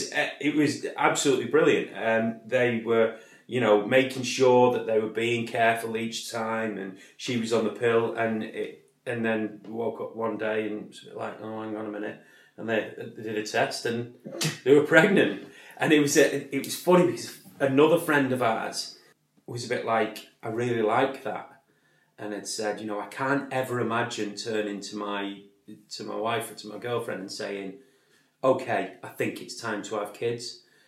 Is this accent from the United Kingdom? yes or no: yes; Tameside, North West England, United Kingdom; I think maybe it was where I'm from. I'm from Tameside.